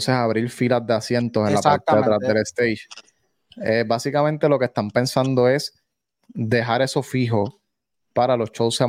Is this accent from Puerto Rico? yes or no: yes; Puerto Rico; Yo no sé si porque yo soy puertorriqueño, pues lo siento, súper momento